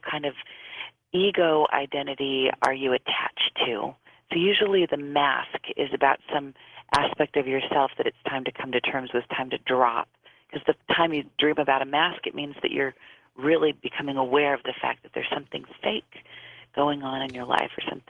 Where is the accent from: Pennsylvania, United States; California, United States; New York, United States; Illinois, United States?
California, United States; I'm from Southern California, so I'm really connected to the Mexican culture that really honors death